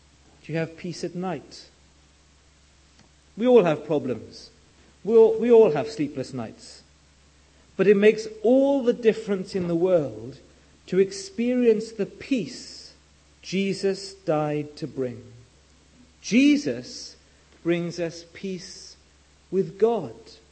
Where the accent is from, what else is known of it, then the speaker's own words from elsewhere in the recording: Wales, United Kingdom; I come from Wales. We have a lot of sheep.